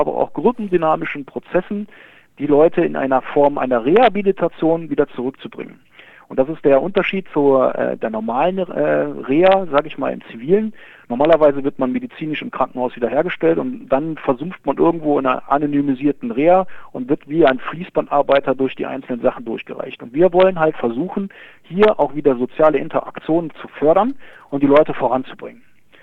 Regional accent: Cologne, North Rhine-Westphalia, Germany; born there; weil ich gebürtiger Kölner nämlich bin. Ich bin nämlich in Köln geboren

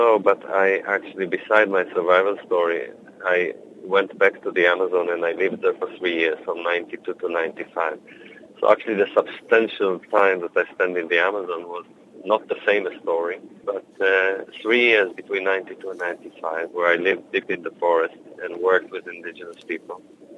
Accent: Israel; After 9 years away in Israel, it's my base again. I'm based in Malambimbi. My background is growing up in Israel

